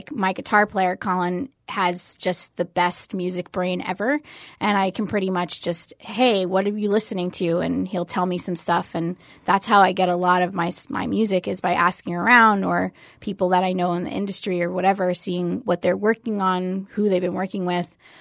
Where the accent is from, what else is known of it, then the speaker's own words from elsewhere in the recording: Fort Lauderdale, Florida, United States; now in Fort Myers, United States; I grew up in Fort Lauderdale.